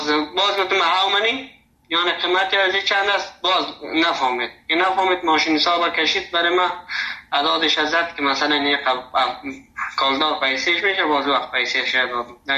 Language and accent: Persian; Afghanistan; first language Dari; also born or lived in Sheberghan; اما در مجموع زبان دری به اصطلاح زبان مادریم است، فضل خدا مشکل نداره. ما همچنان زبان تحصیل ما زبان هزارگی را میفهمم، بلدیت دارم 100%. دیگه ازبکی را بلدیت دارم میفهمم،